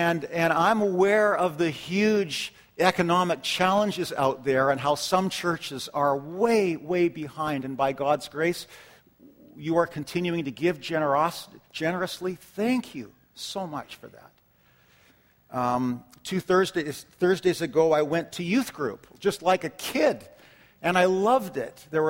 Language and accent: English; Calgary, Alberta, Canada; Calgary's where we're from, and fellow pastors and professors and friends that I grew up with in Calgary.